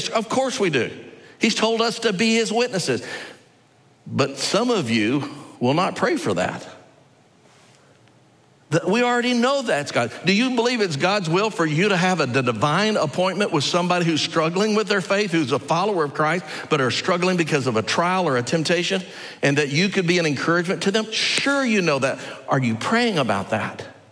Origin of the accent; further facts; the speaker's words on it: Dallas, Texas, United States; When I was a kid growing up in Dallas, we used to get free fair tickets.